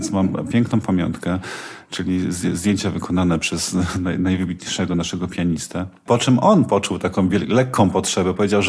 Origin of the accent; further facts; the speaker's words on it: Silesian Voivodeship, Poland; Ja mieszkam, jakby wychowałem się na Górnym Śląsku, więc dla mnie to jest bardzo ważny region.